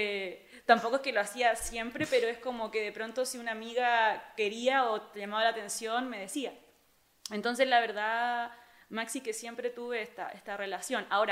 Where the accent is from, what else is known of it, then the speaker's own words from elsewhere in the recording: Chile; now in Spain; Yo creo que acá en España, también sí. En Chile, en mi país